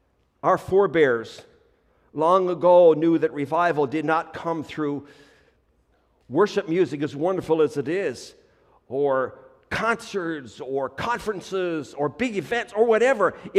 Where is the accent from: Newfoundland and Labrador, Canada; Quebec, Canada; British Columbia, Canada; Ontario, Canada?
Newfoundland and Labrador, Canada; me growing up in Newfoundland, I never saw a vine in my life. Nobody grew grapes.